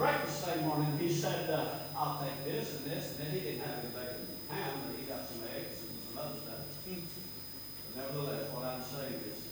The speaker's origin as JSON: {"language": "English", "region": "the South", "country": "United States", "said": "Now I come from the South."}